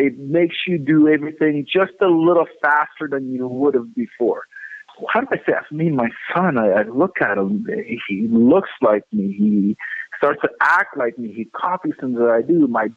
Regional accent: Nigeria; I'm from Nigeria. I'm from the Igbo tribe.

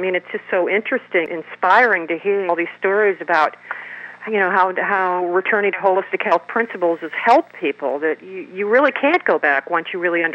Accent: Massachusetts, United States; I'm from Western Massachusetts originally in kind of a rural area.

